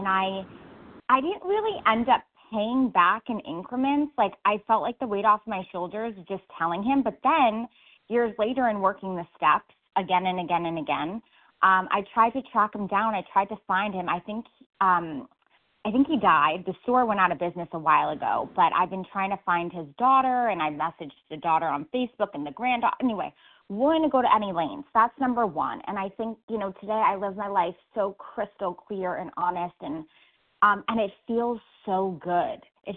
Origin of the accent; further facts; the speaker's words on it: New York, United States; I'm from New York, and there's only one of them, so it's not a chain.